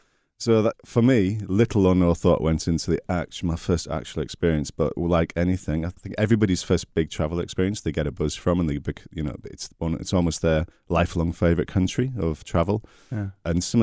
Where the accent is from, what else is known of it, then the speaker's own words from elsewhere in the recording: Newcastle upon Tyne, North East England, United Kingdom; So I'm from Newcastle upon Tyne in England, Northern England.